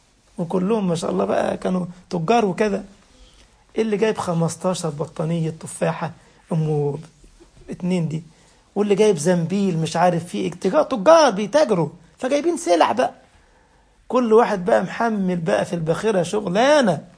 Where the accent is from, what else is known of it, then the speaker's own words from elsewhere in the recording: Egypt; فالمهم انا راجع في ميناء السويس عندنا في مصر